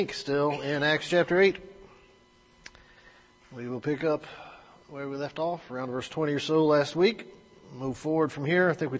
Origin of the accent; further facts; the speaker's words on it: Alabama, United States; So I'm from Alabama.